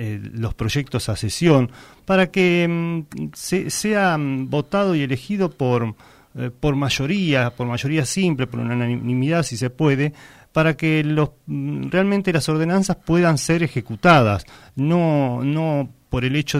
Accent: General Madariaga, Buenos Aires Province, Argentina; born there; nacimos en Madariaga, pero mis abuelos vivieron en Pinamar en el año, vinieron a Pinamar en el año 47.

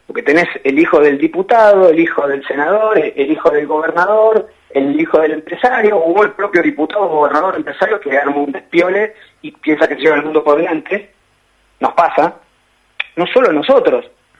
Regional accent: Argentina; asumamos las responsabilidades que nos tocan como argentinos de vivir en un país con leyes.

